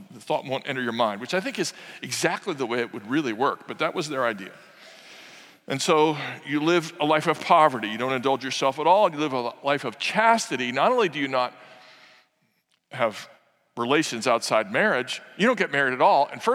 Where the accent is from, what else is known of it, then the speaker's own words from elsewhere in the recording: New York City, New York, United States; born there; I'm not against New York City. I was born in New York City.